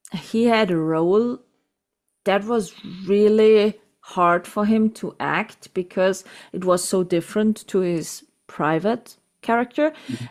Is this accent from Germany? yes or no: yes; Germany; because this a period piece was shot here in my hometown. In the we have a really big castle here, and my hometown was for 9 months the capital of France in the Second World War.